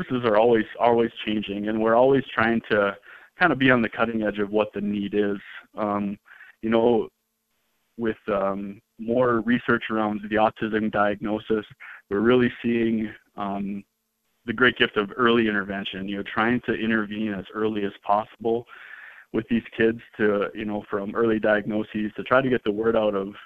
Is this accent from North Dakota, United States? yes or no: yes; Cavalier, North Dakota, United States; So I grew up in North Dakota. I grew up in Cavalier, North Dakota, in the northeast corner of the state.